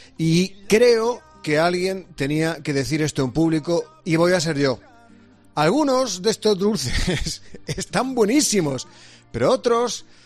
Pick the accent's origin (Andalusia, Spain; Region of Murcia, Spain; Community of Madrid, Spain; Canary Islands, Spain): Community of Madrid, Spain; Madrid; Mira, yo soy de Madrid. Mis padres de Madrid. Tres de mis cuatro abuelos de Madrid.